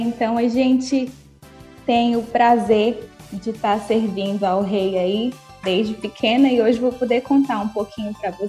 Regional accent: Nova Russas, Ceará, Brazil; now in Uruaçu, Brazil; eu sou cearense, sou nova-russense, né? Graças a Deus. Mas já tem 10 anos que eu moro aqui em Goiás. E atualmente moro em Uruaçu, no norte de Goiás.

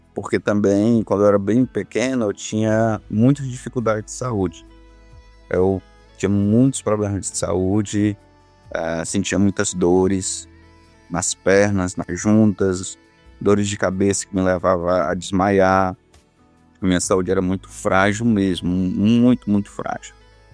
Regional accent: Redenção, Ceará, Brazil; Nós somos natural daqui mesmo, de Redenção, especificamente aqui no distrito chamado Antônio Diogo. E tanto eu quanto minha esposa, nós somos daqui. Eu nasci aqui no ano de 1995, né?

